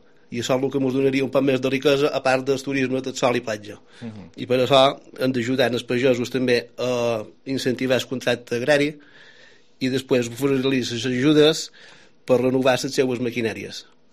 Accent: Ciutadella, Balearic Islands, Spain; som de Ciutadella, del 76, tens 43 anys

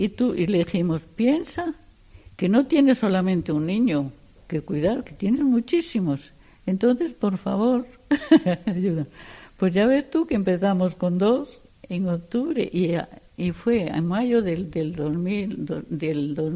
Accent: Muelas de los Caballeros, Castile and León, Spain; also born or lived in Justel; Donde yo nací se llama Justel, pero mi familia ha vivido en Muelas de los Caballeros.

